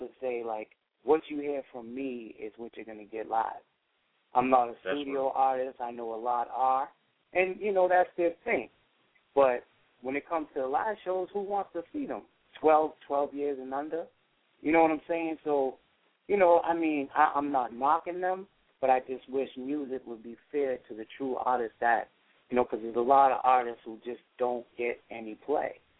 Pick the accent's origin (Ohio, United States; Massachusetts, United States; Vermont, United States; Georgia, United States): Massachusetts, United States; Boston; I'm from Boston, so all